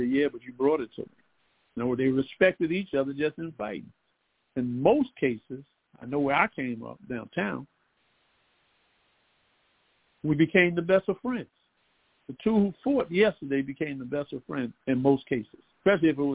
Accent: Philadelphia, Pennsylvania, United States; if you was from Chicago, you was from a different tribe than I was from Philly.

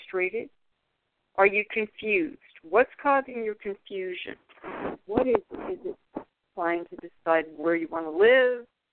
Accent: California, United States; moved away as an adult; We moved here from California. I am a native Californian. I spent my whole life in California

